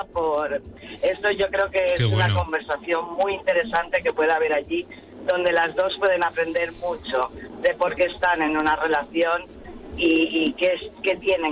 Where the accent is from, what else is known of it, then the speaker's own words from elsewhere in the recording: Balearic Islands, Spain; De Mallorca.